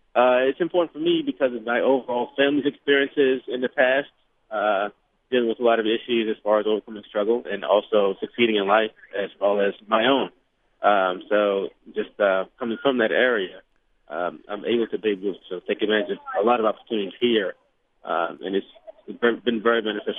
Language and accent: English; Richmond, Virginia, United States; now in Alexandria, United States; I'm from Alexandria, Virginia, and it's just a great time to be able to come and see the exhibit. Coming from Richmond, Virginia, and traveling up to the area, relocating to Alexandria and the D.C. metropolitan area.